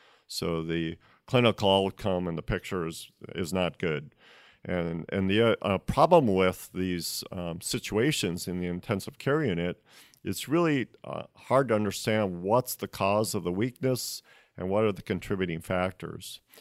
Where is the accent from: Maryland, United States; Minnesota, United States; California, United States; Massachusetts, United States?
Minnesota, United States; I'm from Minnesota. I love the outdoors.